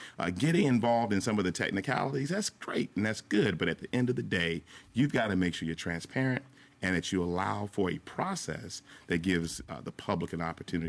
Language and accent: English; Atlanta, Georgia, United States; First of all, I was born and raised right here in Atlanta, and so I've only known the Gulch.